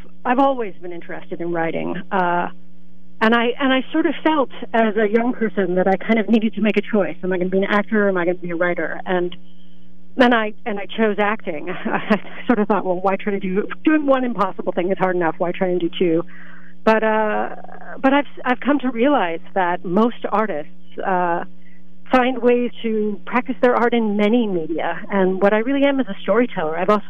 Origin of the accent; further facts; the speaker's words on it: Lewisburg, Pennsylvania, United States; So I grew up in Lewisburg. And I went off to Amherst College in Amherst, Massachusetts, and then came back home to work with the amazing Bloomsburg Theater Ensemble.